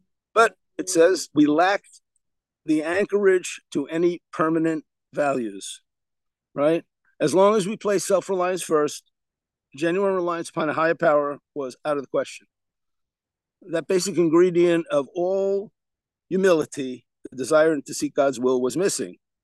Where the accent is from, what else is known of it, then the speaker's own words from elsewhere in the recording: New York, United States; I'm a New Yorker. In my blood.